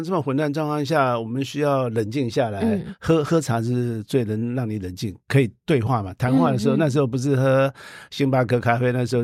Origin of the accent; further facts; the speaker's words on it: Dadaocheng, Taipei, Taiwan; born there; 我是那个大道城出生的，我读蓬莱国小的啊